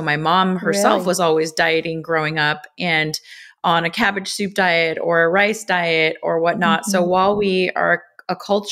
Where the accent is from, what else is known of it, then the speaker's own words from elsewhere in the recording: Los Angeles, California, United States; So I grew up in Los Angeles. There's a big Armenian community in LA, and food was always a central part of our family life.